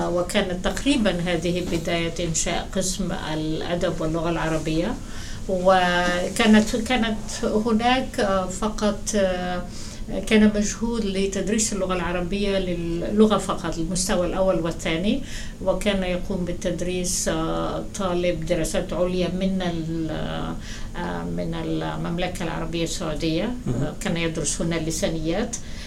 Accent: Egypt; also born or lived in Jerusalem, Palestine; now in United States; انا اصلا فلسطينيه من القدس، وولدت في القدس، وعائلتي هاجرت الى مصر عام 48، وهذا هو ارتباطي بمصر. فاذا كبرت بمصر ودرست هناك

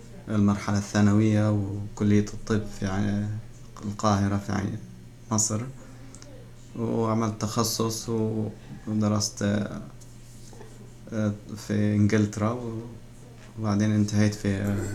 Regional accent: Palestine; معظم في فلسطين، إحنا من فلسطين بالذات مع صعوبة الظروف يعني والحروب

